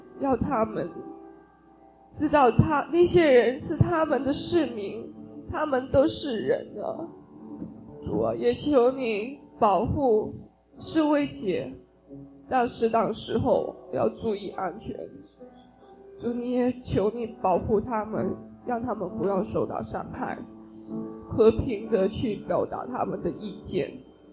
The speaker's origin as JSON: {"language": "Chinese", "country": "Hong Kong", "tie": "born or raised there", "said": "在香港发生的事情，我都在看着直播， 看着跟我一起长大的同学"}